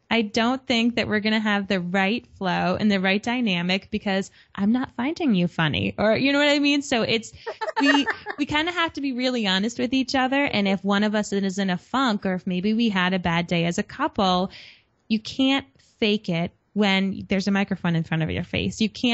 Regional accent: Rhode Island, United States; accent: Rhode Island; I actually am a closet Rhode Island accented person. It took me a long time to get rid of my accent.

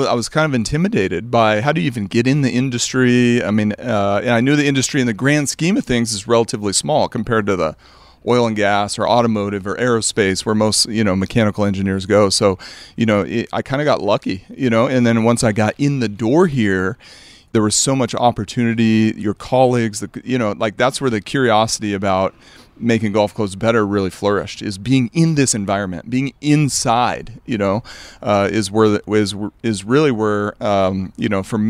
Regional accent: Globe, Arizona, United States; So I grew up in Arizona.

